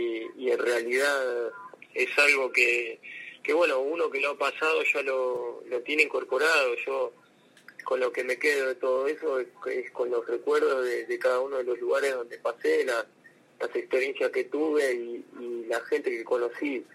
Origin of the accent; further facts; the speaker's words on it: Trelew, Chubut, Argentina; born there; also born or lived in Buenos Aires; nací en Trelew, en provincia de Chubut, y bueno, hice el fútbol infantil como en todos lados. Comencé a jugar en divisiones juveniles en la calle de Comodoro, estuve 2 años y me fui a Buenos Aires